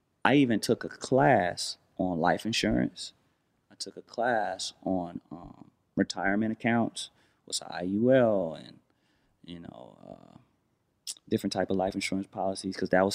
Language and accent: English; Watts, California, United States; He from Philly. I'm from Watts.